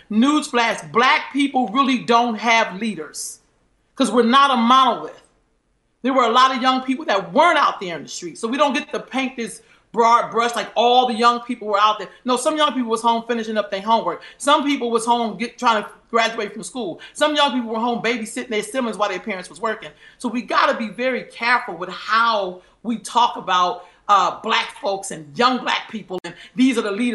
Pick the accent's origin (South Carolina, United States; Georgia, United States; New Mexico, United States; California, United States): South Carolina, United States; St. Helena; My parents are Black. We're from the Deep South. We're from South Carolina. We're from St. Helena.